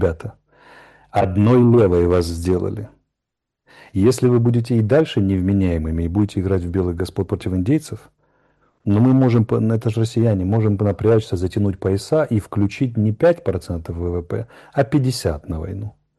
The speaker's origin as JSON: {"language": "Russian", "country": "Ukraine", "said": "я же украинец, я забыл вам сказать"}